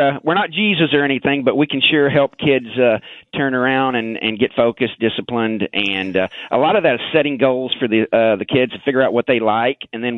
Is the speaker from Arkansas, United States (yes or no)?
yes; Arkansas, United States; accent: hillbilly twang; also born or lived in Oklahoma; I'm from Oklahoma. It sounds like I'm a little – I was raised in Arkansas in my early years, so that's where I kind of get that hillbilly twang.